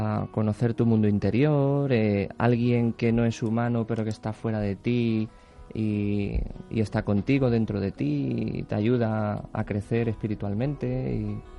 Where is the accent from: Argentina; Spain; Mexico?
Spain; Ceuta; Yo soy de Ceuta. Yo nací en Ceuta en el 79.